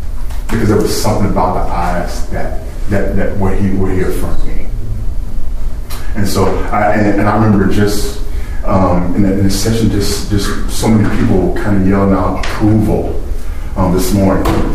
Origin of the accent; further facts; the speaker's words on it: St. Louis, Missouri, United States; now in Chicago, United States; My story, I grew up in St. Louis, Missouri